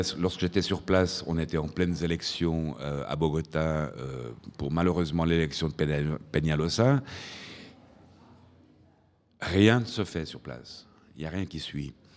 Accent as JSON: {"language": "French", "region": "Fribourg", "country": "Switzerland", "said": "Je suis suisse, je suis fribourgeois."}